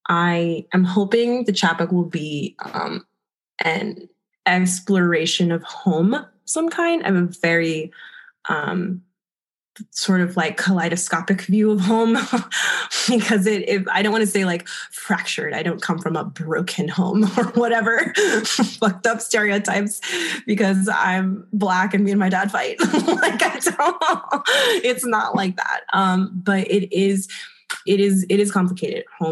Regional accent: Puerto Rico; born there; also born or lived in Miami, United States; So I was born in Puerto Rico. My sister was born in Miami. My parents were both born in Dominican Republic.

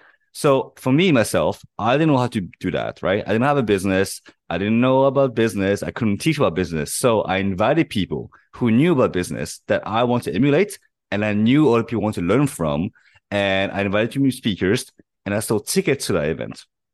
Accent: France; I was born and raised in France.

